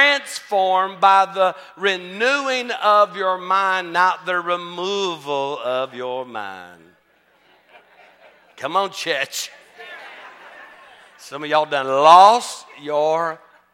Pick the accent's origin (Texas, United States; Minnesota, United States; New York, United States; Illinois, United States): Texas, United States; I'm from Texas, you know, so you got to at least smile.